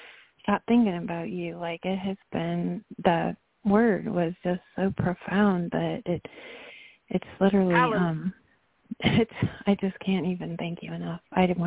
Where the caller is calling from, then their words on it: North Carolina, United States; Hi, Nicole. … from North Carolina.